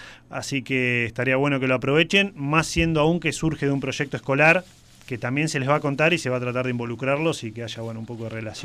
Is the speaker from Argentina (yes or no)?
yes; Buenos Aires, Argentina; De Buenos Aires.